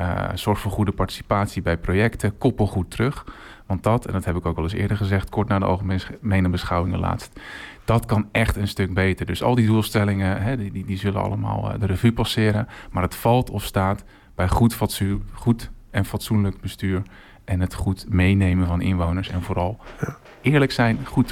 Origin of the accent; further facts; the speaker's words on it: Rijnsburg, South Holland, Netherlands; also born or lived in Belgium; Ik ben opgegroeid in Rijnsburg. Ik ben geboren in het ziekenhuis. Ik heb een aantal jaren in België vertoefd. Maar woon nu alweer een jaar of 10, denk ik, 9. Met heel veel plezier in Rijnsburg.